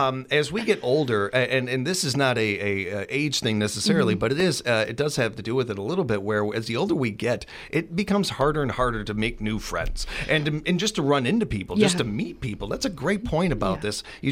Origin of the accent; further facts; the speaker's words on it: Chicago, Illinois, United States; now in Wisconsin Rapids, United States; where I grew up in South Chicago, mm-hmm. and here in Wisconsin Rapids, the people have so many commonalities.